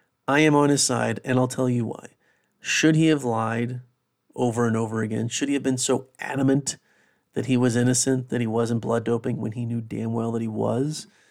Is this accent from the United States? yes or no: yes; United States; But anyway, as an American, I just wanted to touch on something because I know anyone in America, if you talk about Tour de France, you have to talk about what I'm about to talk about.